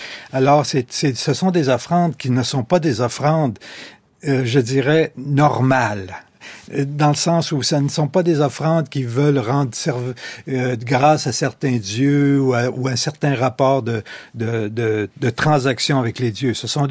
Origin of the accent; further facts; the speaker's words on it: Quebec, Canada; Moi, je suis un bon Québécois